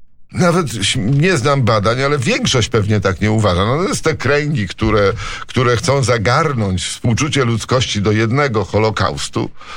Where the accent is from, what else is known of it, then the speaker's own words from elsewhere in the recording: Warsaw, Masovian Voivodeship, Poland; jako że się wychowałem tutaj w Warszawie.